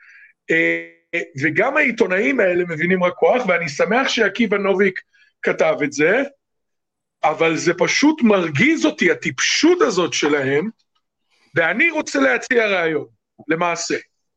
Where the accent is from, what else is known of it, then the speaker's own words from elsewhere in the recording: United States; באמת, אני אומר לכם כאמריקאי.